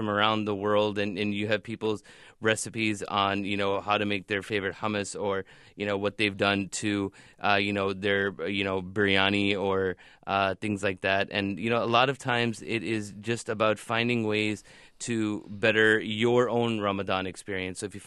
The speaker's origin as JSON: {"language": "English", "town": "Chicago", "region": "Illinois", "country": "United States", "tie": "born or raised there", "said": "You know, I remember, you know, growing up in Chicago here and not being able to find any halal restaurants."}